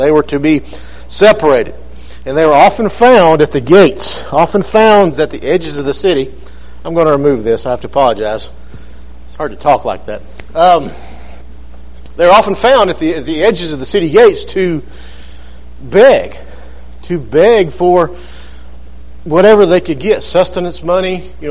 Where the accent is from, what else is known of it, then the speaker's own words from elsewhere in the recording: Hazel Green, Alabama, United States; Born and raised in Hazel Green, Alabama, so I'm local. Went to Hazel Green High School.